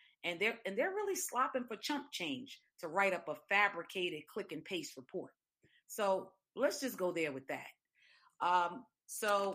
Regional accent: Dominican Republic; I remember growing up in the Dominican Republic, I didn't have shoes.

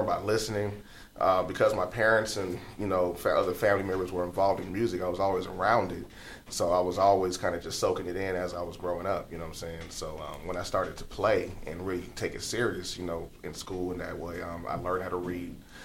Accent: Los Angeles, California, United States; I'm a Valley boy slash LA boy. You know, I was born in South Central LA.

